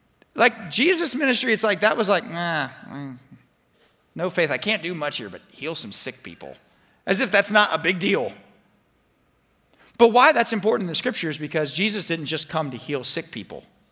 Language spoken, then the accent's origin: English; North Miami Beach, Florida, United States; If I go back to my hometown, okay, I'm from North Miami Beach.